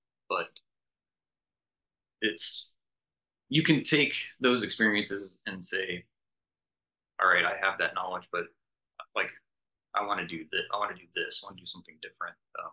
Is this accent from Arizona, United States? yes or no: yes; Phoenix, Arizona, United States; I mean, I grew up in Phoenix, and if they actually run out of water